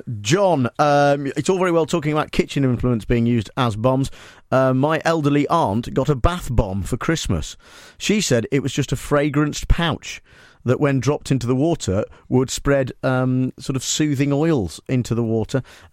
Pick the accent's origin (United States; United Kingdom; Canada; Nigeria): United Kingdom; Nuneaton, West Midlands; I went to do a book signing in my hometown of Nuneaton.